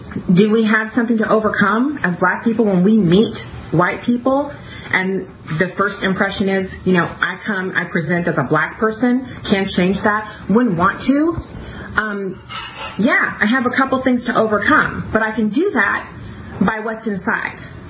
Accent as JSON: {"language": "English", "country": "Germany", "tie": "born or raised there", "said": "I didn't grow up in, you know, the inner city. I grew up in Germany."}